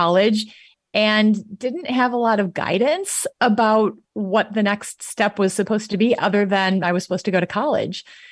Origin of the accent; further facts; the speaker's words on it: Wisconsin, United States; Like, I knew I was a Badger because I grew up in Wisconsin